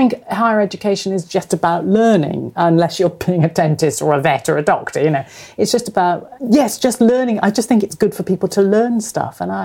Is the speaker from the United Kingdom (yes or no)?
yes; Cardiff, Wales, United Kingdom; Cardiff. We're all from Wales. We're all from Cardiff.